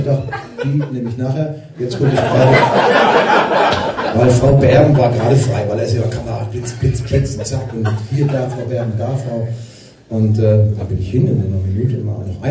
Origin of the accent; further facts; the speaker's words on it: Hamburg, Germany; Ich bin in Hamburg aufgewachsen. Deswegen kann ich auch halbwegs Deutsch. Bin aber aus Baden